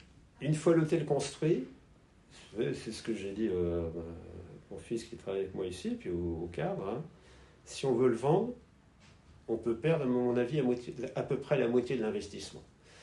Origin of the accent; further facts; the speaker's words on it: Brittany, France; Moi, je suis breton, hein